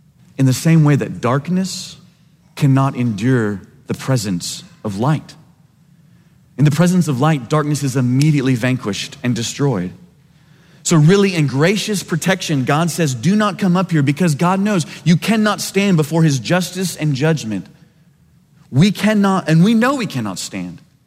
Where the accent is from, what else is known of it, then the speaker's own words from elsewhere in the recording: Kansas, United States; Well, I'm from Kansas.